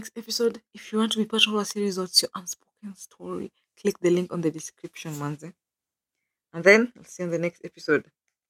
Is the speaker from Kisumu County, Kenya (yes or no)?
yes; Kisumu, Kisumu County, Kenya; now in Nairobi, Kenya; That was one culture shock that I experienced moving to Nairobi. Because growing up in Kisumu, we used to live like a community, like neighbors.